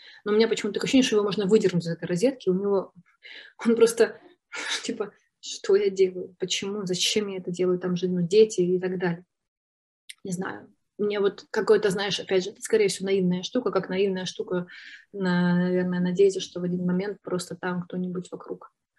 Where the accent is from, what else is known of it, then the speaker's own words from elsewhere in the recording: Ukraine; потому что я же из Украины.